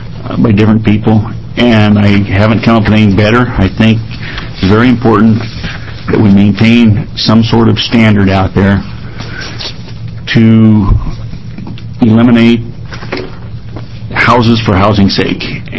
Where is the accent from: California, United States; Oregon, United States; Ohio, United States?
Oregon, United States; Lebanon; from Lebanon, Linn County area.